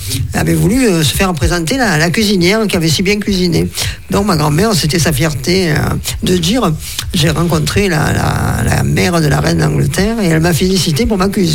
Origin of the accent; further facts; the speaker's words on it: Carpentras, Provence-Alpes-Côte d'Azur, France; born there; moi je suis né à Carpentras. Mon père est né à Carpentras, ma mère est née à Carpentras, mon frère est né à Carpentras, on est tous nés à Carpentras. Mais mes deux grands-mères étaient marseillaises.